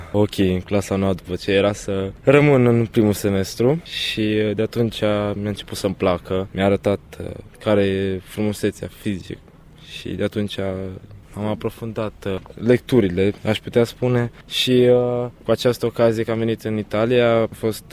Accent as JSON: {"language": "Romanian", "country": "Romania", "said": "Ca și români, da."}